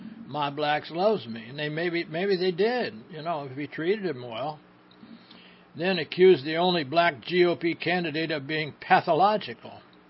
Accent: Northern United States, United States; I grew up in the North where the form of racism practice was high but not close, and moved to the South where racism was close but not high.

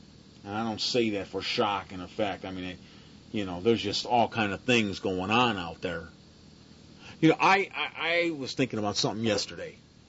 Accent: Missouri, United States; If I'm wrong, show me. I'm from Missouri. Fucking show me.

